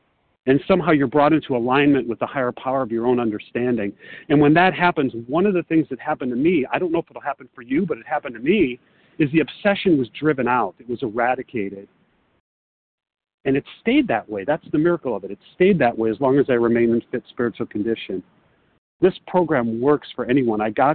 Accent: Chicago, Illinois, United States; now in Los Angeles, United States; I'm from Chicago, but I'm calling from Los Angeles.

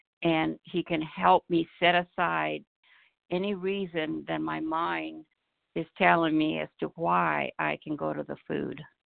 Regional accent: Idaho, United States; I am from Idaho.

